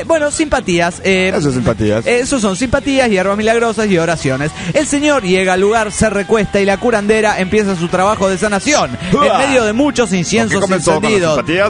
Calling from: Uruguay; de la República de todo Uruguay.

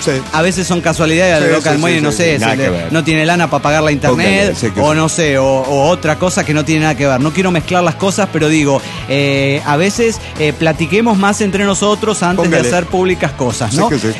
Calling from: Morelia, Michoacán, Mexico; Soy la hippie de Morelia, Michoacán.

